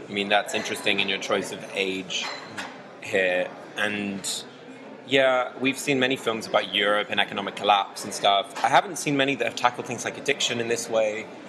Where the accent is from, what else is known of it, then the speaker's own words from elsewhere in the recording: England, United Kingdom; I'm English